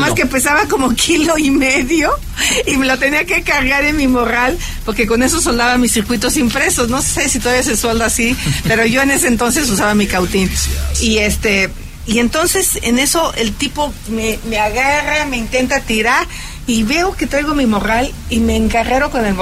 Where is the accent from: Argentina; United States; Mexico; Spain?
Mexico; Todos somos mexicanos.